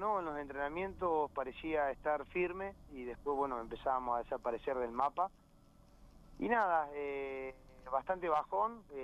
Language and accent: Spanish; Río Colorado, Río Negro, Argentina; Todavía estoy en el pueblo, en Río Colorado, donde soy nativo.